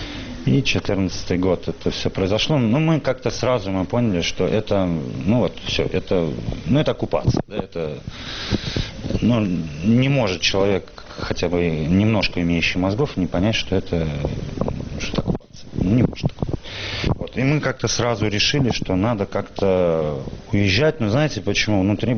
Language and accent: Russian; Tashkent, Uzbekistan; moved away as an adult; also born or lived in Simferopol; Жил я в Симферополе со своей семьей. Ну, изначально я вообще с Узбекистана. Родился в Ташкенте, жил в Ташкенте.